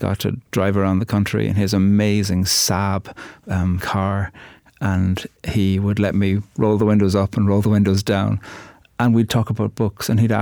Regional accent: Ireland; I'm a poet from Ireland.

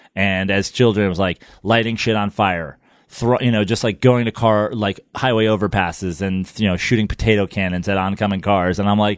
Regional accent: Katonah, New York, United States; I grew up just north of New York City in Westchester County, Katona, New York.

